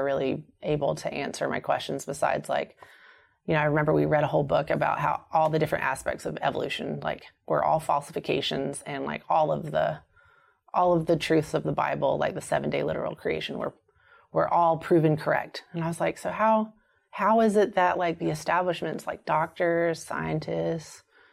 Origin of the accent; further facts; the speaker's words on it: the South, United States; so growing up in the South, you know that Catholics aren't really Christian.